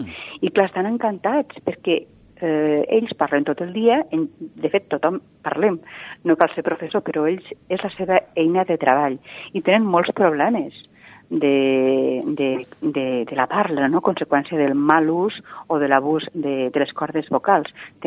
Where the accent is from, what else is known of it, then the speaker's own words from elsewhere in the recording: Lleida, Catalonia, Spain; tenia 18 anys, a Lleida, jo sóc de Lleida